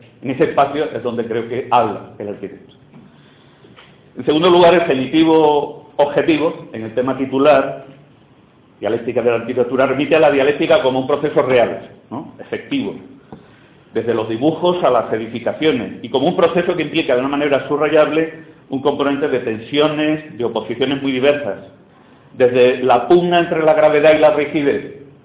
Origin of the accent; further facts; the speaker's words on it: Murcia, Region of Murcia, Spain; la fachada del Ayuntamiento de Murcia, de donde vengo, es una obra interesante